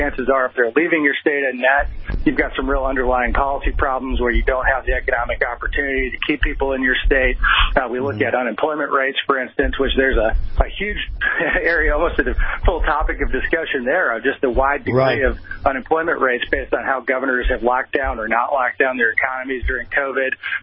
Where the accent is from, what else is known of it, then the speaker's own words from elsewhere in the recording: Michigan, United States; Well, and Michigan's my home state